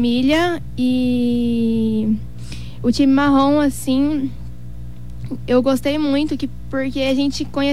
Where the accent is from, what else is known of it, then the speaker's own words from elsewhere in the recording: Fátima do Sul, Mato Grosso do Sul, Brazil; Sou de Fátima do Sul.